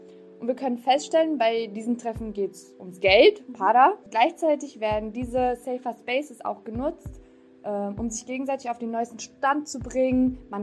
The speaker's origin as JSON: {"language": "German", "country": "Turkey", "said": "Wenn ich zum Beispiel an meine Heimat Türkei denke"}